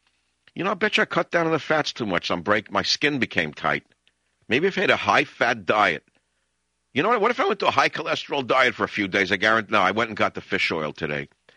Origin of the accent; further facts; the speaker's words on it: New York, United States; What did I know? I was a kid from New York. I had no idea.